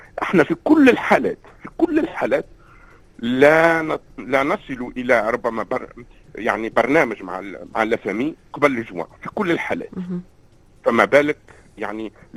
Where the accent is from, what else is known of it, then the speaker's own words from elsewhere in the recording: Tunisia; now in Canada; كتونسي كرجل اقتصاد ندرس في تقييم السياسات في كندا